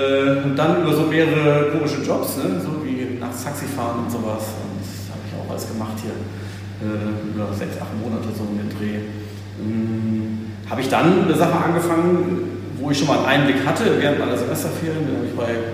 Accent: Northern Germany, Germany; Als Norddeutscher ist es doch anders.

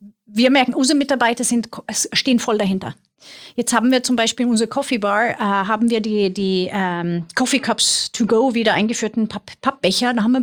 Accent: Sweden; German is a second language; Wir waren in Schweden, ich komme aus Schweden, wer sich wundert über meinen Akzent.

